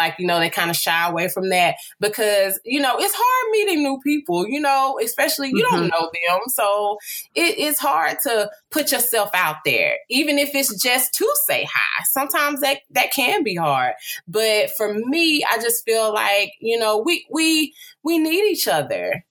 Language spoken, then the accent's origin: English; Texas, United States; You know, I'm from the South. I'm from Texas.